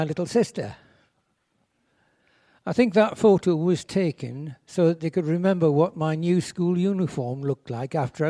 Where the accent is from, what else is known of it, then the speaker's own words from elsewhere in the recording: Scotland, United Kingdom; born there; also born or lived in Newcastle upon Tyne; So my mother went to stay with her cousins who worked on a farm in the Scottish borders.